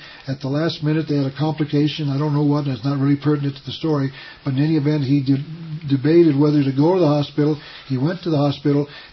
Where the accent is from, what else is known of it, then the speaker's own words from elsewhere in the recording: Tucson, Arizona, United States; born there; I was born in Tucson, Arizona.